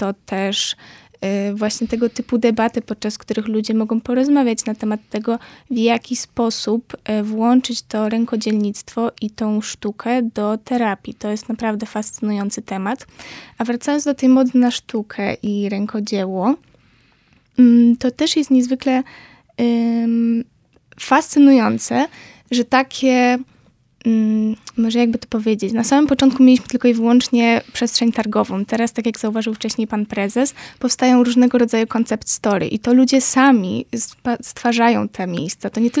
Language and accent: Polish; Kraków, Lesser Poland, Poland; jako rodowita krakowianka utożsamiam się z tym, co napisałam dużo wcześniej